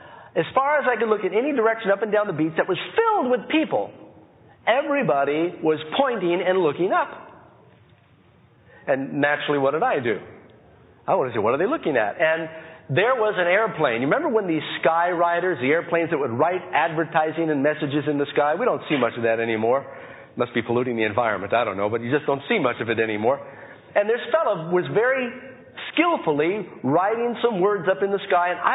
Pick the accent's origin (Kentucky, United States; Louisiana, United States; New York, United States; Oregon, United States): New York, United States; New York City; Now, when I was growing up in New York City, for a little while, my mother and my brother and our stepfather purchased a house in West Hampton on the beach.